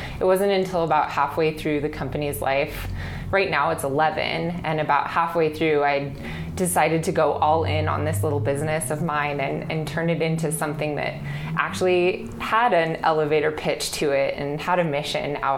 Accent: Colorado, United States; also born or lived in Oregon; basically I went to college in Oregon. I ended up home in Colorado, my home state, and wrote a book about the beer scene in Colorado

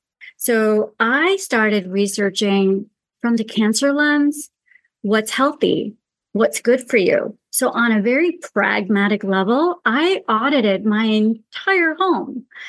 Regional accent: Pakistan; the ancient traditions I grew up with in Pakistan

